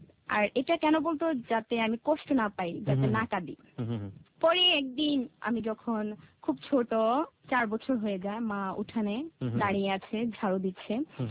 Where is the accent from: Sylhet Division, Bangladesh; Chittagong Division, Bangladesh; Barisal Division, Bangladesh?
Chittagong Division, Bangladesh; Noakhali; আঙ্গবাড়ি Noakhali.